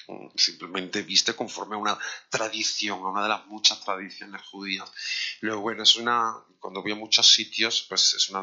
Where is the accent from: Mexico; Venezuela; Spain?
Spain; Cádiz, Andalusia; also born or lived in Córdoba; Yo soy andaluz, soy cordobés, aunque me crié en Cádiz, y yo no nací en una familia judía de estas puras, ¿no?, de generación en generación.